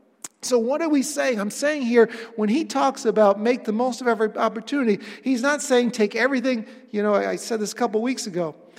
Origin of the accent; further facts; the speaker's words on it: Webster, New York, United States; a bunch of the gang were going to get together at a sports bar in Webster, New York, my hometown.